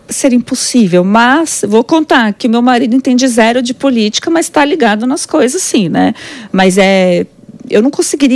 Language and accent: Portuguese; Minas Gerais, Brazil; Ah, então eu vou falar agora de Minas, porque eu sou mineira, entendeu?